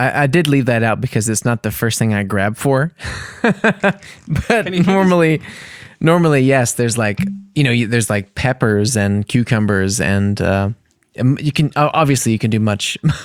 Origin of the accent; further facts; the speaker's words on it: United States; And then for me as an American, I see it as like an opportunity to like pig out on buttery meats